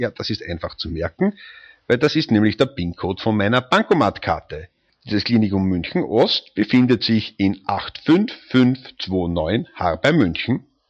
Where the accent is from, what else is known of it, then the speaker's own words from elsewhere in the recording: Vienna, Austria; Vom Anton Proksch Institut in Wien. Ja, aus meiner Heimat kommt dieser Brief.